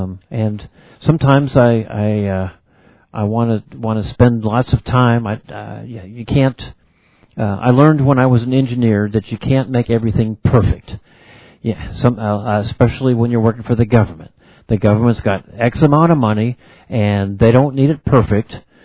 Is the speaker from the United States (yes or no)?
no; Ireland; I can't even pronounce it right, and I'm Irish.